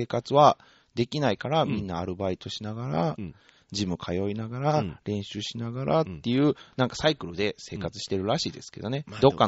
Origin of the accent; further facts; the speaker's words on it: Shikoku, Japan; 僕はやっぱり四国出身者として、それは嬉しい限りでございますよ